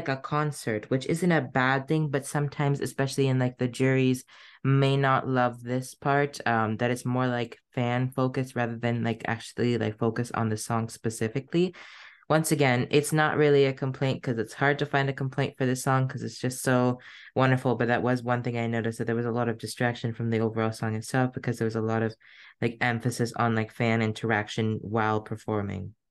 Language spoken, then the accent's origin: English; Canada; Obviously, as a Canadian, I love and support